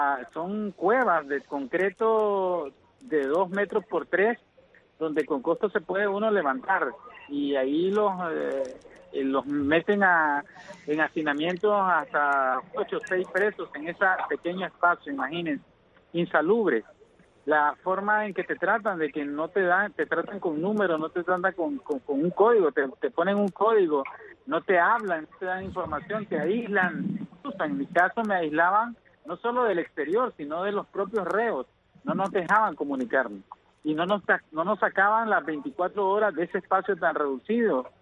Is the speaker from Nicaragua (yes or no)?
yes; Nicaragua; Nosotros como ciudadanos, como demócratas, como nicaragüenses, al fin de cuentas, como cristianos que somos